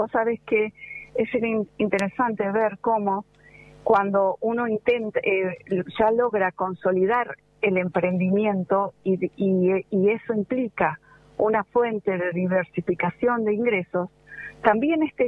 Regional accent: Villarino, Buenos Aires Province, Argentina; now in Bahía Blanca, Argentina; yo soy nativa del partido de Villarino, si bien ahora vivo en Bahía Blanca

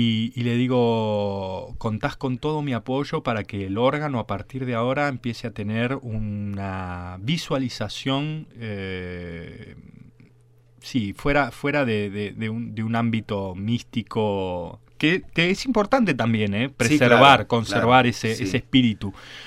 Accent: Buenos Aires, Argentina; Yo como porteño realmente me siento muy orgulloso de presentar este instrumento

